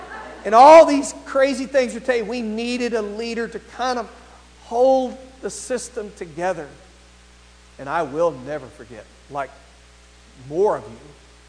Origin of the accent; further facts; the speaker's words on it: Texas, United States; We're for the Dallas Cowboys. I'm from Texas.